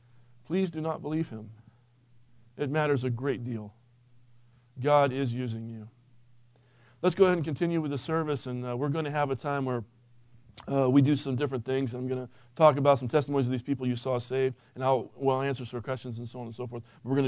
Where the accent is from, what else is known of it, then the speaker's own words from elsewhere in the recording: California, United States; I'm not Russian. I didn't grow up in Russia. I grew up in the North Bay area near Santa Rosa, California.